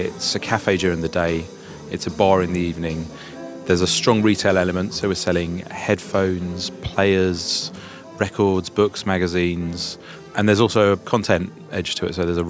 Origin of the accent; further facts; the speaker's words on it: London, United Kingdom; I'm from North London, and I grew up here raving at Bagley's studio just over the road.